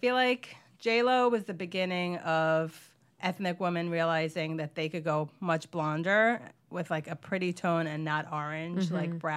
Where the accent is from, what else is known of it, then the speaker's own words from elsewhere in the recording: Brooklyn, New York, United States; Just applied it. Brooklyn